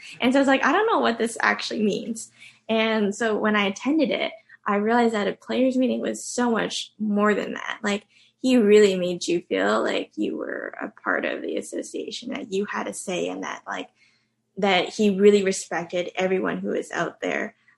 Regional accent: Canada; it's not even just like being a Canadian that like you get so much support

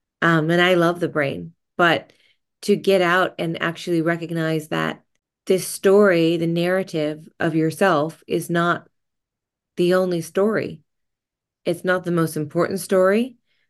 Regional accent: California, United States; people will ask you where you're from, and you can say California, but then they wait for the other answer.

